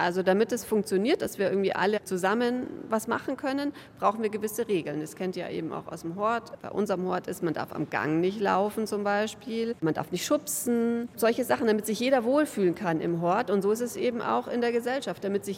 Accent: Ingolstadt, Bavaria, Germany; Ich bin aus Ingolstadt. Das ist ja nicht so weit weg von hier.

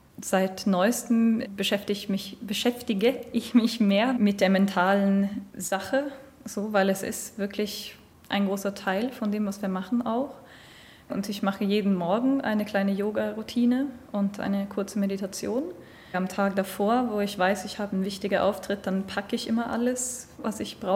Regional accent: Arvika, Värmland, Sweden; German is a second language; now in Germany; Ich komme aus Schweden, aus einer Kleinstadt, die heißt Arvika. Dort habe ich ganz klein mit Musik angefangen

